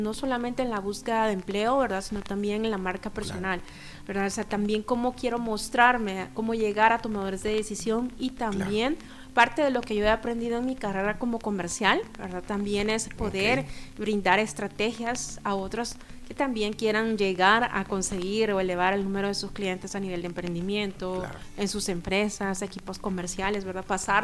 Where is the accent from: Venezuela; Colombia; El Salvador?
El Salvador; moved away as an adult; now in Guatemala; soy salvadoreña, tengo 7 años de vivir en Guatemala.